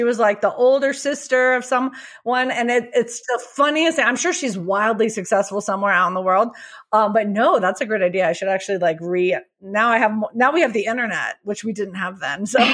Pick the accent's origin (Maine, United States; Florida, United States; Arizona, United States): Arizona, United States; Tucson; Sure. I grew up in Tucson, Arizona. People think of Tucson one way today, but when I grew up there, I grew up at a high school with a 50% graduation rate